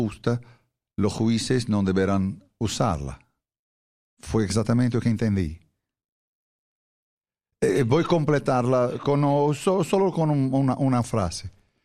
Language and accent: Spanish; Brazil; Spanish is a second language; soy de Brasil.